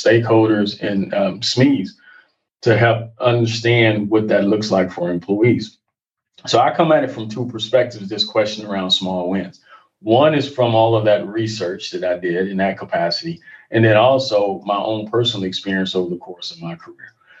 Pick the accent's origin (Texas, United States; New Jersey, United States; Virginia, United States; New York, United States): Texas, United States; Jewett; I'm native Texan, but I am a country boy.